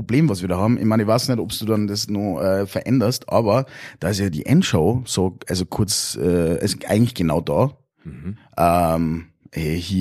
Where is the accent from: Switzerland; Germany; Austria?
Austria; Salzburg; als Salzburger